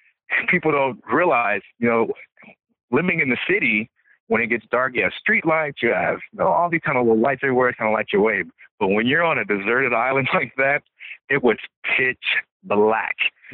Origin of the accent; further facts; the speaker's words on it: Kansas, United States; And I was this kid from Kansas, basically, you know, going to school at the University of Washington.